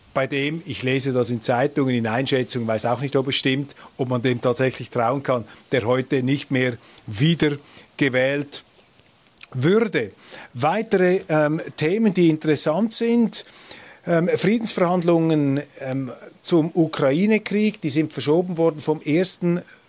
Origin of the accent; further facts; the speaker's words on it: Switzerland; Und ich als Schweizer frage mich einfach